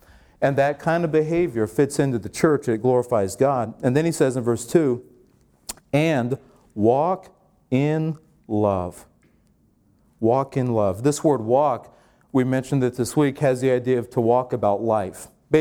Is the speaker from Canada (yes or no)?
no; Ireland; We follow, you know, well, I'm Irish. We follow our culture.